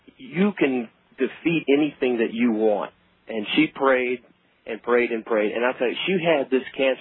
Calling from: Atlanta, Georgia, United States; This is what I wrote. I'm calling from Atlanta.

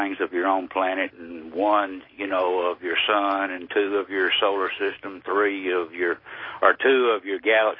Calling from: Nashville, Tennessee, United States; I'm calling from Nashville.

